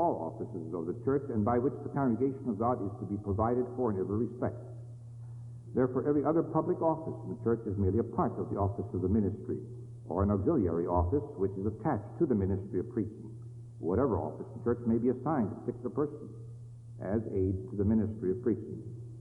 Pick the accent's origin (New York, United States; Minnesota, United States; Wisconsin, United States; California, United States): Wisconsin, United States; Milwaukee; some of us who had the good fortune of growing up in Milwaukee